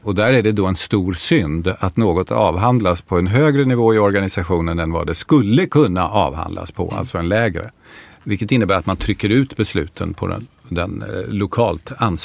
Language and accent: Swedish; Brändö, Åland, Finland; now in Sweden; Ja, Brändö heter den där jag kommer ifrån. Och de är 450.